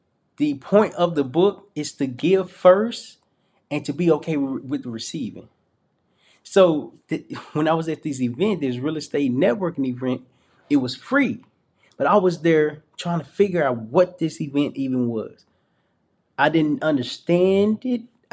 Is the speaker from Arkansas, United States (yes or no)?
yes; Little Rock, Arkansas, United States; It was different from what I'm used to. I'm from Little Rock, Arkansas, where it was different.